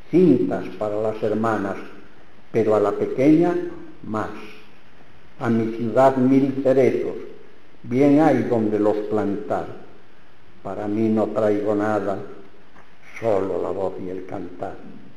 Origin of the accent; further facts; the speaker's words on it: Villafranca del Bierzo, Castile and León, Spain; now in León, Spain; De mi pueblo de Villafranca del Bierzo, pues me fui a León